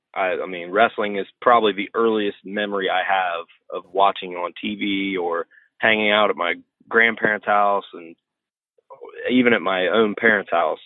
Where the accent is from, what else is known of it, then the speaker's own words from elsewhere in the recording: Chillicothe, Ohio, United States; I actually born and raised in Chillicothe, Ohio, and that's where I still live to this day. I live on the outskirts of it. I graduated from Chillicothe High School back in 2007.